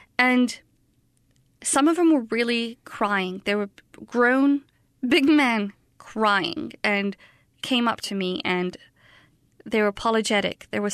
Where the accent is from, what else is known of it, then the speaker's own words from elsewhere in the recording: Baghdad, Baghdad Governorate, Iraq; I'm from Baghdad, Iraq.